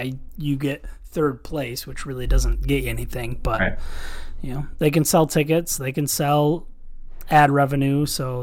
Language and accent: English; Hudsonville, Michigan, United States; I was going to say, I grew up 3 miles from the original Hudsonville ice cream factory, which does not exist anymore.